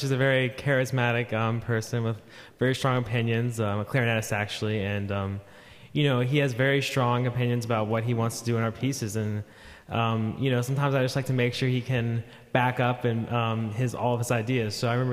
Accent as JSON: {"language": "English", "region": "the South", "country": "United States", "said": "I'm from the South."}